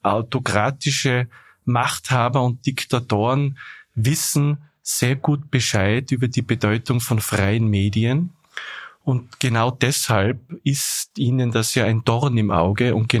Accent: Tyrol, Austria; now in Vienna, Austria; Ja, und haben da über meine Erfahrungen als Tiroler in Wien gesprochen.

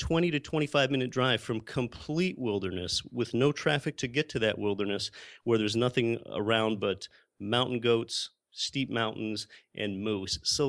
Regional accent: Pennsylvania, United States; So being born and raised in Pennsylvania, when I became an adult, I vacationed in Alaska 4 times.

